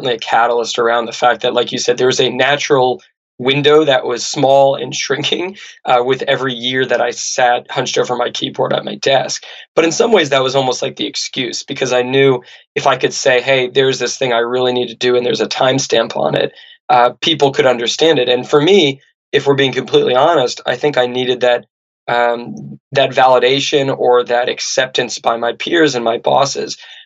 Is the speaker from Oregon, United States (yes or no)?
no; Santa Barbara, California, United States; particularly in the U.S., particularly where I grew up in Santa Barbara.